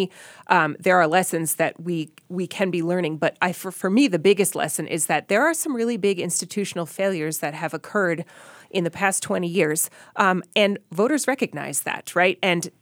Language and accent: English; New Hampshire, United States; I grew up in New Hampshire. People in my family have guns, right? People in my family hunt.